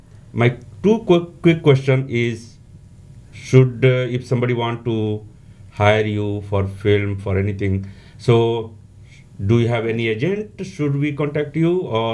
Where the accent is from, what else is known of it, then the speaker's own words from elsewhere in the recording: India; I'm from Bollywood, India. And here for the last 20 years